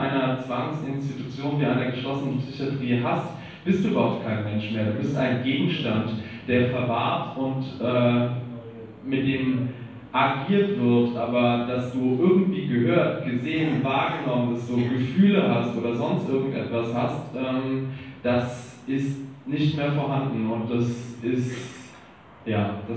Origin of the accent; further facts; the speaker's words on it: Berlin, Germany; da ich aus Berlin komme und mich da seit 15 Jahren in der politischen Szene bewege